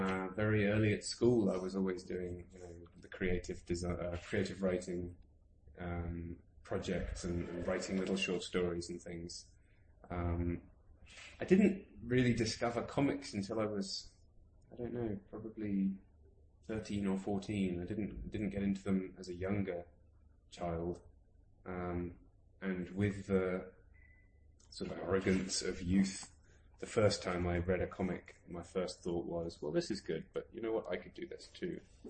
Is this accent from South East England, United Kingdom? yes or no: yes; Margate, South East England, United Kingdom; my hometown, which is a tiny little village called Margate, just outside London